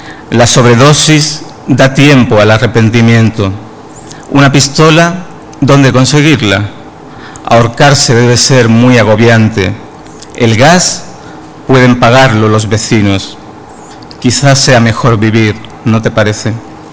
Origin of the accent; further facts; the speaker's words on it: Cádiz, Andalusia, Spain; porque hoy he sabido que de donde yo vengo, Cádiz, está hermanada con Cartagena.